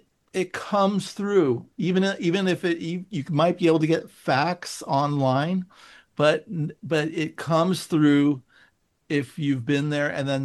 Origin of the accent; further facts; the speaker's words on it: San Francisco, California, United States; now in Los Angeles, United States; moving down here taught me how much of a literary town Los Angeles is, and I thought San Francisco was a literary town